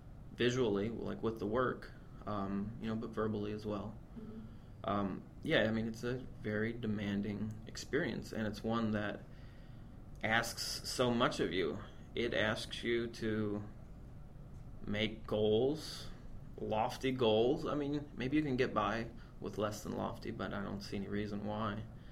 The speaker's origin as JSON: {"language": "English", "town": "Wellsville", "region": "New York", "country": "United States", "tie": "born there", "said": "I was born in Wellsville, Western New York. My dad grew up in Wilson."}